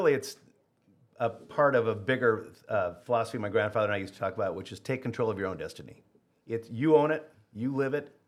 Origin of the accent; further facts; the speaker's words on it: Minnesota, United States; born there; also born or lived in Iowa / Indiana / Wisconsin; Was born in Minnesota, but have lived in Iowa, Minnesota, Indiana, Wisconsin, and other places in the Midwest.